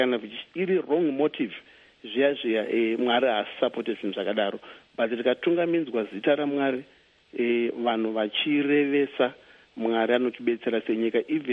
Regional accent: Chitungwiza, Harare, Zimbabwe; is 43 years old. I was born here in Zimbabwe. I was born in Chitungwiza, where I grew up.

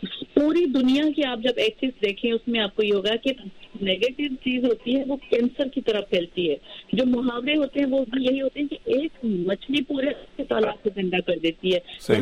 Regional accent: Sindh, Pakistan; سندھ کا تو خیر میں خود میرا اپنا سندھ سے تعلق ہے

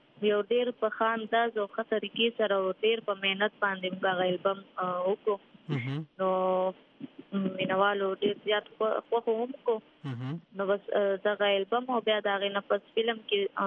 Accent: Swat, Khyber Pakhtunkhwa, Pakistan; موږ د سوات

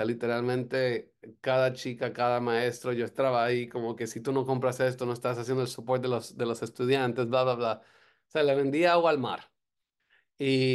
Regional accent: Colombia; now in Miami, United States; cuando llegué a Miami, siendo un chico colombiano sin hablar inglés, la única forma que sabía para comunicarme

